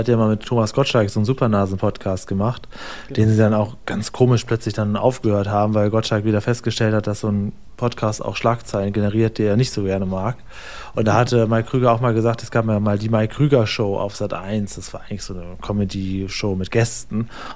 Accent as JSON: {"language": "German", "region": "Northern Germany", "country": "Germany", "said": "wir kommen aus Norddeutschland"}